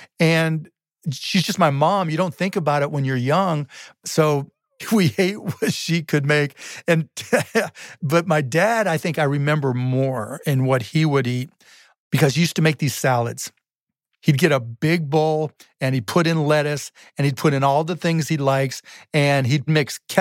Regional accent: Pittsburgh, Pennsylvania, United States; So I was born in Squirrel Hill, which is, at that point in time, the Jewish part of town, on Hobart Street.

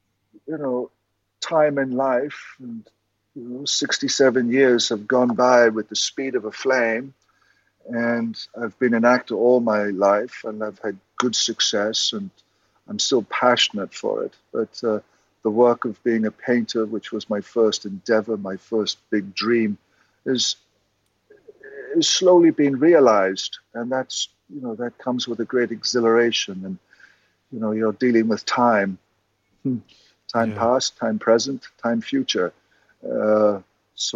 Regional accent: Ireland; Oh, I think it's just being Irish and confessional.

